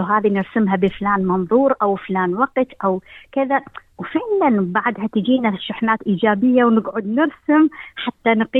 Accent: Baghdad, Baghdad Governorate, Iraq; now in Australia; لأن أنا من بغداد،

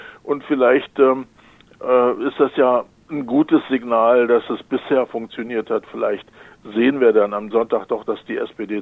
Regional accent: western Germany, Germany; Ich bin auch Wessi, so wie

